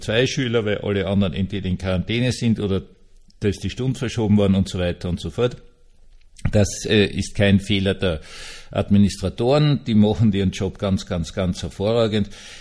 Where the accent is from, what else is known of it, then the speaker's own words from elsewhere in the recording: Austria; Es wird bei uns in Österreich alles nur noch so irgendwie verwaschen.